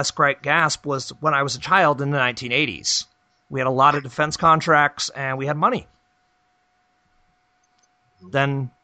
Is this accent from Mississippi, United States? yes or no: no; New York, United States; York, and I won't. I do not want to go back there to live, but I will never argue with the fact that my hometown still has a pull on me.